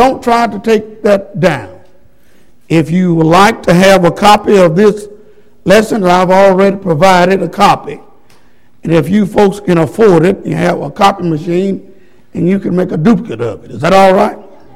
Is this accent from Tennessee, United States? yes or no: yes; Tennessee, United States; Obviously … from Tennessee, just a gospel preacher.